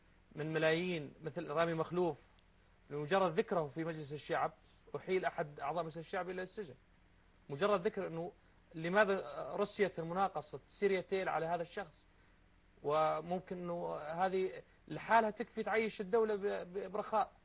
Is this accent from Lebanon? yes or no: no; Syria; وأرفع راسي كسوري قدام الناس